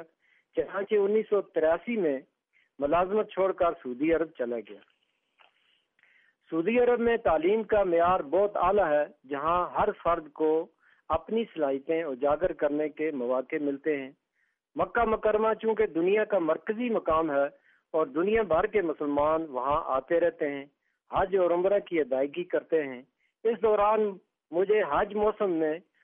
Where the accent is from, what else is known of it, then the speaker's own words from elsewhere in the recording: Garhi Dupatta, Azad Kashmir, Pakistan; میں گڑی دوپٹہ ضلع مظفر آباد آزاد کشمیر کا رہنے والا ہوں. اس وقت میری عمر 55 سال ہے اور میں ڈگری کالج گڑی دوپٹہ میں بطور اسسٹنٹ پروفیسر تدریس کے فرائض انجام دے رہا ہوں.